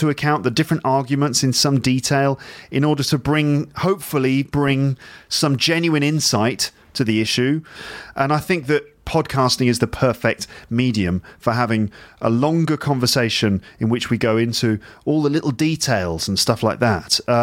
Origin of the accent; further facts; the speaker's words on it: England, United Kingdom; I have to, because I'm English.